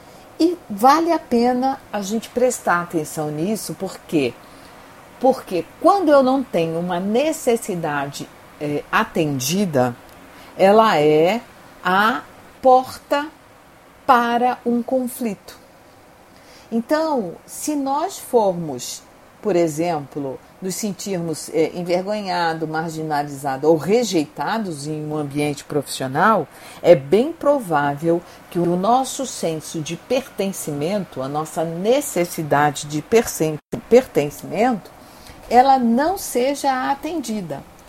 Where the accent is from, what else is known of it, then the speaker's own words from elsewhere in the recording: Rio de Janeiro, Brazil; born there; sou carioca de nascença e paulista de coração.